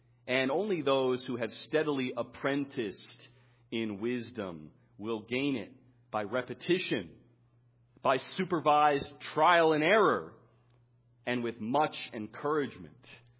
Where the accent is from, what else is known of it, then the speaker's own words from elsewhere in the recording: Chicago, Illinois, United States; You know, I'm from Chicago where it gets very cold. Here it's a toss up